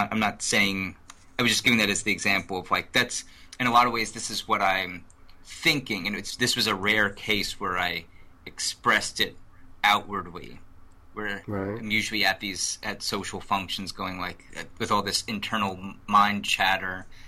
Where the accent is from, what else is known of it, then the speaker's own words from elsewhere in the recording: New York, United States; I'm, again, as a New Yorker, being even in like North Carolina and Virginia level of the South has been a little bit of a culture shock for me.